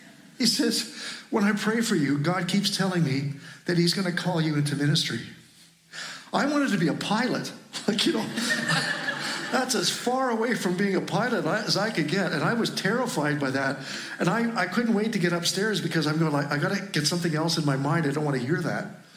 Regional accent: Manitoba, Canada; I grew up in Manitoba on a farm.

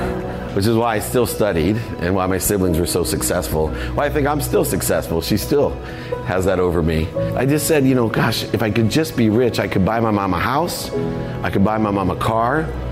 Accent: Akron, Ohio, United States; I grew up in Akron, Ohio, this single mom, two bedroom apartment with four brothers and a sister.

